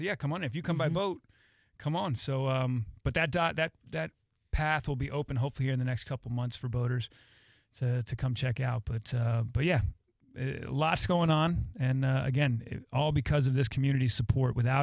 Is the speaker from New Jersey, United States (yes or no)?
yes; New Jersey, United States; I grew up in Jersey, so tchotchkes is like...